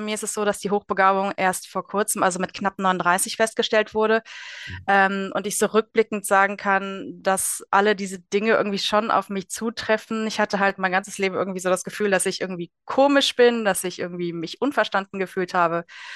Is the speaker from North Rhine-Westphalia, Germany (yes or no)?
yes; Dortmund, North Rhine-Westphalia, Germany; Ja. Ich komme aus Dortmund, genau.